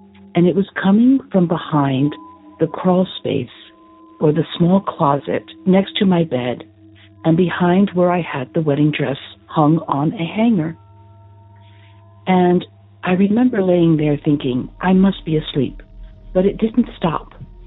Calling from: San Antonio, Texas, United States; I'm calling from San Antonio, Texas.

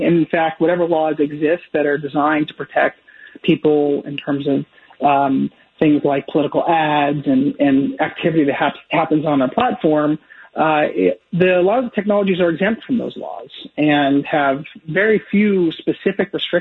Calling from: Washington, District of Columbia, United States; I'm calling you from Washington, D.C., which, by the way, it's very hot.

